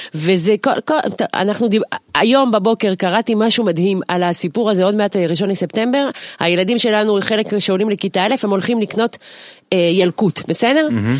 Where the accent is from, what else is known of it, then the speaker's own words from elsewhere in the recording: France; now in Israel; אנחנו יודעים פה במדינת ישראל, כי אני גדלתי בצרפת, שמה אתה לא מדבר עם המורים.